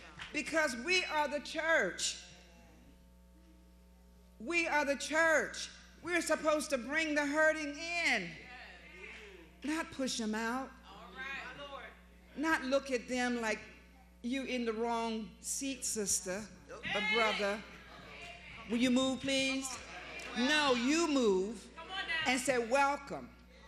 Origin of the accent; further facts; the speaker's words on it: the South, United States; And I'm from the South, so maybe y'all doing something new up north. But when I was raised, a deaconess and a deacon was missionaries.